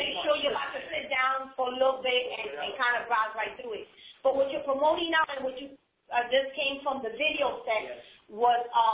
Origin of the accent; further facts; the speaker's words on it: Paterson, New Jersey, United States; I'm from Patterson.